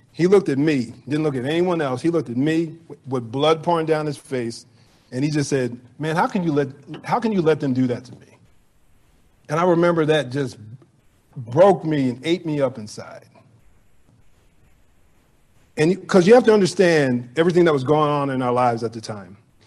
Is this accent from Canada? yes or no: no; New Jersey, United States; how me and my family were often treated growing up in New Jersey by some of the white people in our community